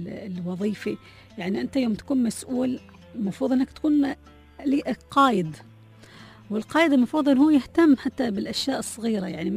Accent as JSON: {"language": "Arabic", "region": "Dubai", "country": "United Arab Emirates", "said": "يسمعونا نحن عيال زايدة ونحن من دبي أو دولة الإمارات"}